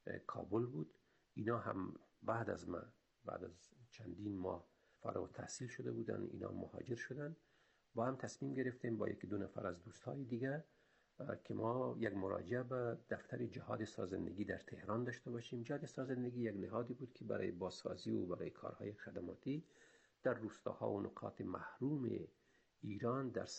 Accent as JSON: {"language": "Persian", "country": "Afghanistan", "moved": "yes", "said": "بعد در یک شرایط خاصی از کابل به قندار آمدیم و از قندار هم باز در یک شرایط خاصی ما با آمدیم به هرات و از هرات هم راهی جمهوری اسلامی ایران شدیم و سرنوشت مهاجرت و آوارگی ما در پایان همون سال رقم خورد"}